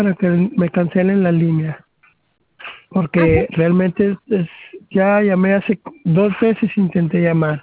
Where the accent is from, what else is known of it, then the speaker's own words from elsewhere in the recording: Máncora, Piura, Peru; Es que el problema es que aquí en Máncora no hay oficina, yo soy de Máncora